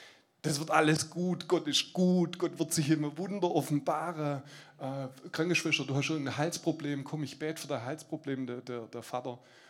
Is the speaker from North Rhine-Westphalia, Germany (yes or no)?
no; Aalen, Baden-Württemberg, Germany; ein paar von euch kennen mich. Ich komme aus Aalen